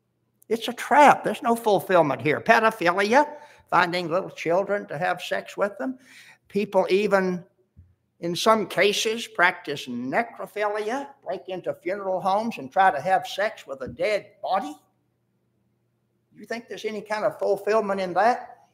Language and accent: English; Florida, United States; I grew up in South Florida eating mangoes. My grandmother had a big mango tree.